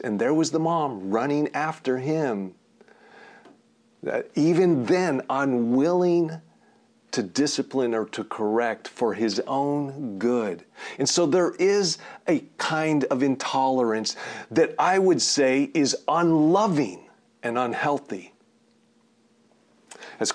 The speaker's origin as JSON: {"language": "English", "country": "United States", "said": "I believe that it is that not just because I'm American, but because scriptures inform us to live with a free conscience"}